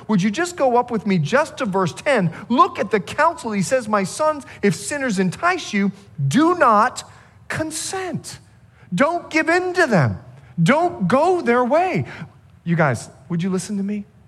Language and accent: English; Bahamas; I'm from the Bahamas. That's what we do. We fish and we eat fish.